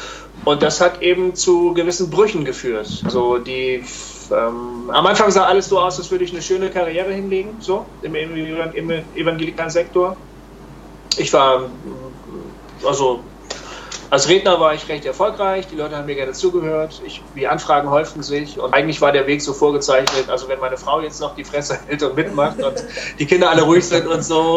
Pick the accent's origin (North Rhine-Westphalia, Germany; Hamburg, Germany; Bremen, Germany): Bremen, Germany; ja, ich komme aus Bremen übrigens.